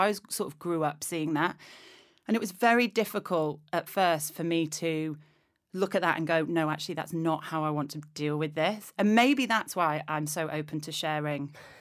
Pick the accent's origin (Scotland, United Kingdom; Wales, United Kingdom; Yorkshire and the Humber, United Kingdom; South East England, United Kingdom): Yorkshire and the Humber, United Kingdom; because I'm also from Yorkshire